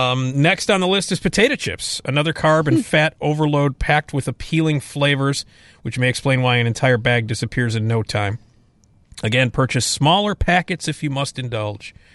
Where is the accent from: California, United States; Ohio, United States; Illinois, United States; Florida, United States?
Illinois, United States; Chicago; I was born and raised in Chicago, but you don't eat pizza with silverware.